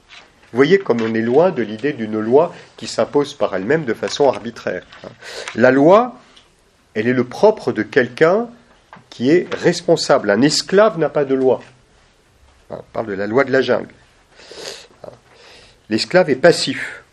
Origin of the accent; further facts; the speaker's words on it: France; En plus, on est français.